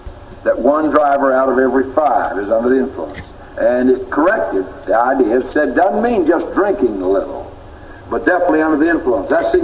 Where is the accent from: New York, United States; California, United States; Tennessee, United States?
Tennessee, United States; But I went cruising with a police car back in my hometown in Tennessee a few years ago